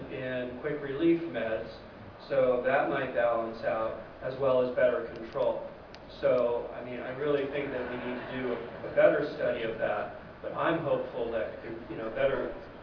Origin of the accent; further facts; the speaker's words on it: Los Angeles, California, United States; Yeah, I just wanted to say I'm from Los Angeles, and we have a home visitation case management program.